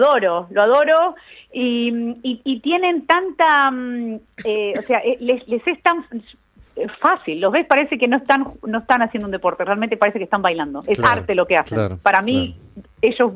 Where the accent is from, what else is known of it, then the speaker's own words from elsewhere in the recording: Argentina; tengo una historia, soy argentina